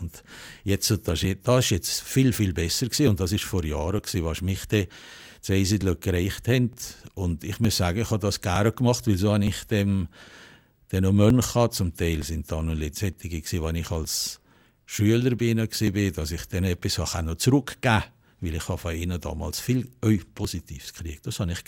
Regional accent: Valais, Switzerland; accent: Valais German; Ich bezeichne mich auch als Walliser. Ich schnurre nur Walliser-Deutsch

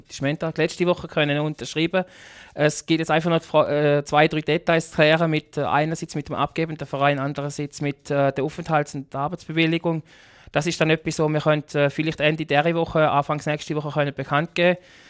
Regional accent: Germany; Ich bin Walliser im Herzen, aber mein Pass, da ist ein grosser Adler drauf, als ich bin ein Deutscher.

